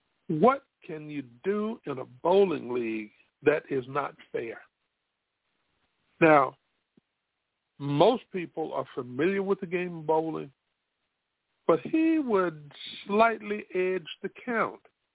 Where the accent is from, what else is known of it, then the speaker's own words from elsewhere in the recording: South Carolina, United States; We have in South Carolina, my home state, a riot that took place in Hamburg.